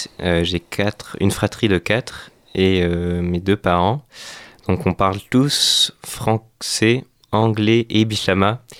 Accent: Vanuatu; moved away as an adult; also born or lived in Auckland, New Zealand; now in France; Je suis né en Nouvelle-Zélande, à Auckland. Mais j'ai vécu la majorité de ma vie au Vanuatu, donc de mes 1 an à mes 18 ans. Et à partir de 18 ans, je suis arrivé en France, à Angers, directement.

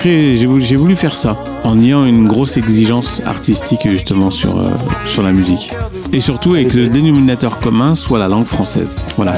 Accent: Lyon, Auvergne-Rhône-Alpes, France; mais avec des musiciens de mon bled, qui est Lyon

